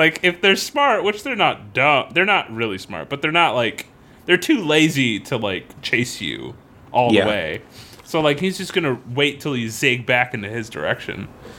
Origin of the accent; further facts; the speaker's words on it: Florida, United States; That's what I've heard every, like, growing up in Florida, that's always what I heard.